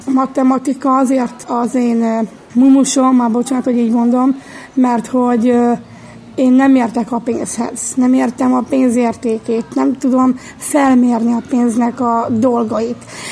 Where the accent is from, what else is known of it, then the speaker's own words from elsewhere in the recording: Komló, Baranya, Hungary; Hú, hát én 93-ban születtem. 93-tól élek Komlón, ugye?